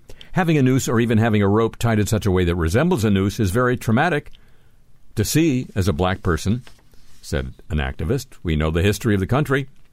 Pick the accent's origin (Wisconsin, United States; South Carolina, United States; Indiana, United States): Wisconsin, United States; Kenosha; I was born and raised in Kenosha. I met and married my wife here.